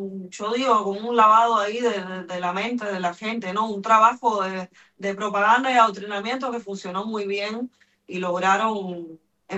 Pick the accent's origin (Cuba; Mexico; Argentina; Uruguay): Cuba; que nos dicen a nosotros que sí somos cubanos